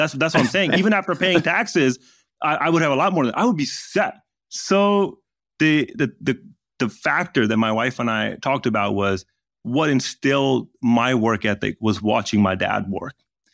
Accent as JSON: {"language": "English", "country": "Pakistan", "tie": "born or raised there", "said": "Because, I mean, that's how I grew up in Pakistan."}